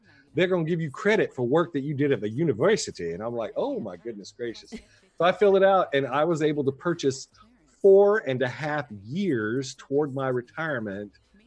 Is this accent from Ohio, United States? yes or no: no; Alabama, United States; So I have basically lived in Alabama since the 4th grade. So I consider Alabama to be my home state.